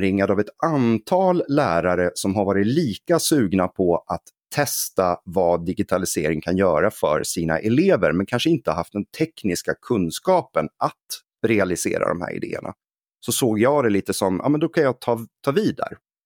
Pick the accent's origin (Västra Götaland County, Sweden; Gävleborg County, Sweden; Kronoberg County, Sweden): Gävleborg County, Sweden; Gävle; moved away as an adult; now in Stockholm, Sweden; Och sen så flyttade jag till Stockholm. Jag är Gävlebo från början. Så när jag var 20 år